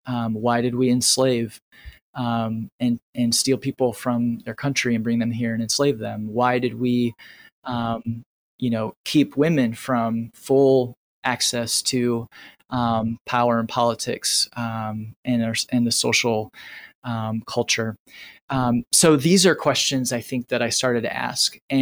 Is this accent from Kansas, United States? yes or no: no; Indiana, United States; Northern Indiana, actually.